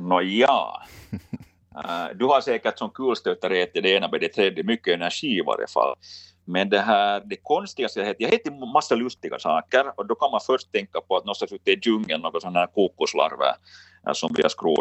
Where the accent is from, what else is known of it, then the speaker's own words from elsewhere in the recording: Finland; här hemma i Finland